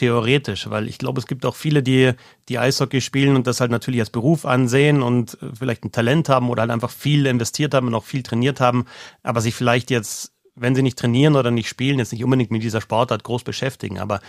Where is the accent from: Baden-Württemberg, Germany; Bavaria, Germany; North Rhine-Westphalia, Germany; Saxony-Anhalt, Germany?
Bavaria, Germany; Er ist aufgewachsen hier in Miesbach, gleich in der Nähe bei mir. Ich bin im Nachbardorf aufgewachsen.